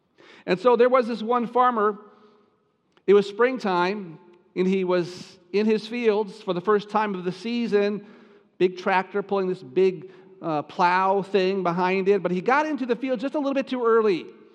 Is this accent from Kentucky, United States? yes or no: no; Cedar Rapids, Iowa, United States; some of my childhood years were spent growing up in Iowa, kind of my formative years, 8 years in Cedar Rapids. And although it was in a small city and not in the country